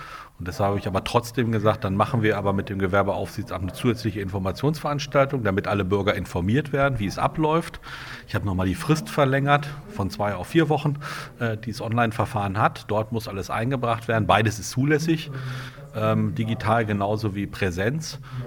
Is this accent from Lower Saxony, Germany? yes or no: yes; Holzminden, Lower Saxony, Germany; Ich komme ja aus Holzminden, also ich kenne von der anderen Seite des Eeds und ich weiß, wie wichtig dieser Naturraum ist.